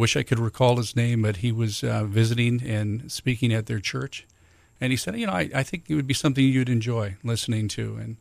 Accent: Cannon Falls, Minnesota, United States; I grew up in a small farm community in Minnesota. Cannon Falls was the name of the town, and had a great experience growing up there.

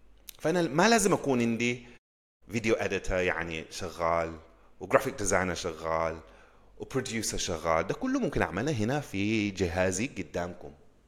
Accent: England, United Kingdom; عشان في السودان كان عندكم حاجات نحن ما عندنا في إنجلترا في الموبايلات

